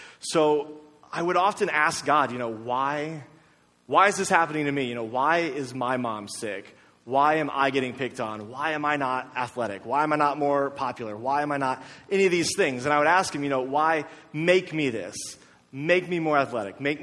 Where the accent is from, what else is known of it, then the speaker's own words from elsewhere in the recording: Ohio, United States; But I grew up in Ohio, and in Ohio, we don't get sunny days like this all the time.